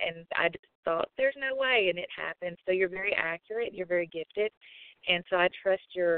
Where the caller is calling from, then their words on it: Kentucky, United States; From Kentucky.